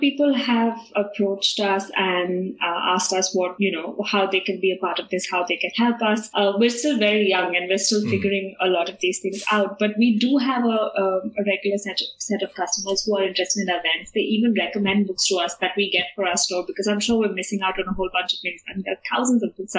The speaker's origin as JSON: {"language": "English", "town": "Mumbai", "region": "Maharashtra", "country": "India", "moved": "as an adult", "said": "I came from Bombay and I was amazed at not having to sweat all the time kind of weather."}